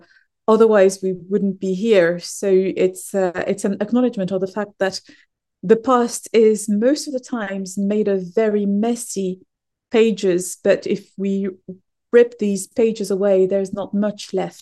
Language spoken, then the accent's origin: English; Morocco; moved away as an adult; also born or lived in France; now in Oxford, United Kingdom; I come from Morocco. That would be the simple answer. I was born and raised there. I studied in France and moved to Britain, more particularly Oxford, some 8 years ago for work.